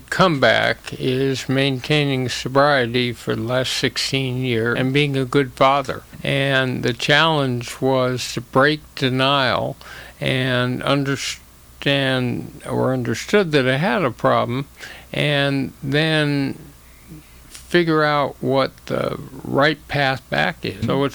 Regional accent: Los Angeles, California, United States; So I grew up in Los Angeles, and after a year at UCLA, went to UC Berkeley in the tumultuous 60s.

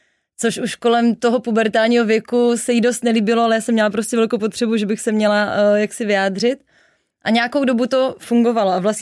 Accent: Brno, South Moravian Region, Czechia; Já jsem blíženec z Brna, ano.

